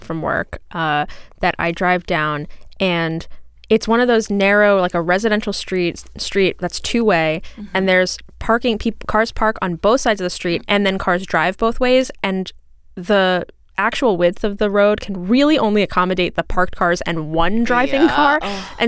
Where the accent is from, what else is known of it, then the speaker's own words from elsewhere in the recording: New York City, New York, United States; I'm from New York. My whole family lives in New York City